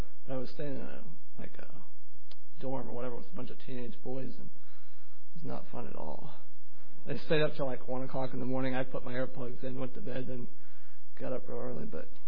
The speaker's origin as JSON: {"language": "English", "country": "United States", "said": "I was like, I'm an American."}